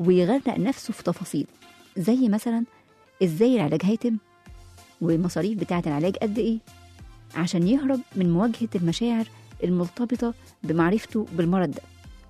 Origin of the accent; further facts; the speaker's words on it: Egypt; وإحنا بقى كمصريين شاطرين قوي في الحتة دي.